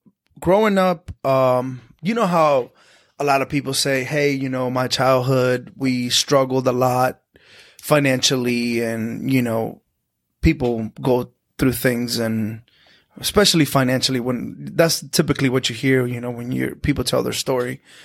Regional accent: Lambaré, Central, Paraguay; I was born in Lambaré. That's like a suburb of Asunción in Paraguay.

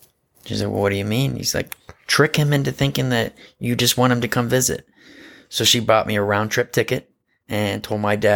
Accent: United States; Well, I'm from the States. I'm from America, man, where we have paved roads.

